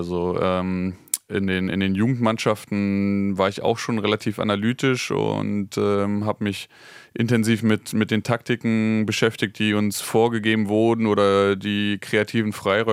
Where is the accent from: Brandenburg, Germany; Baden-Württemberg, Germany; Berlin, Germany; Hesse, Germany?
Berlin, Germany; born there; ich bin in Reinickendorf geboren, habe nur bei den Füchsen gespielt.